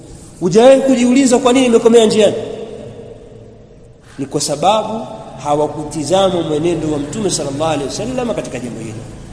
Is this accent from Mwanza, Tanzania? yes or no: yes; Mwanza, Tanzania; Sisi mimi natoka Mwanza.